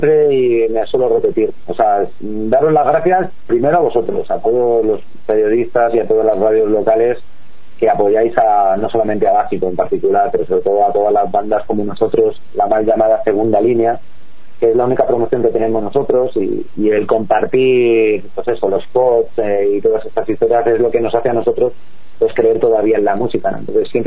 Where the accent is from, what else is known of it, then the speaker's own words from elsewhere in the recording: Hortaleza, Community of Madrid, Spain; resulta que hay cuatro de Torrejón, uno de Hortaleza, que soy yo, y solamente uno de Coslada.